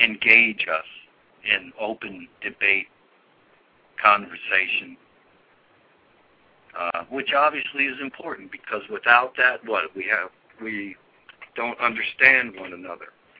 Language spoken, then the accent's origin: English; United States; the myopic view that, especially as an American, I confess I had at one point in my own life.